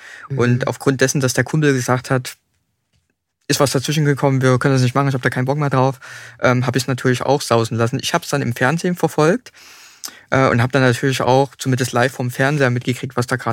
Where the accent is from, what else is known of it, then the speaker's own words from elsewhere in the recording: Leipzig, Saxony, Germany; ich komme ja aus Leipzig und da sind es natürlich viele Clubs auch in Leipzig.